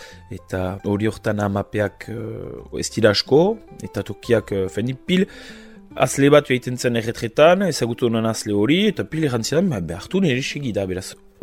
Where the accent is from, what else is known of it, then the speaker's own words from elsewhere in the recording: Bayonne, Nouvelle-Aquitaine, France; now in Briscous, France; berez Baionakoa naiz eta gaur egun Beskoitzen bizi.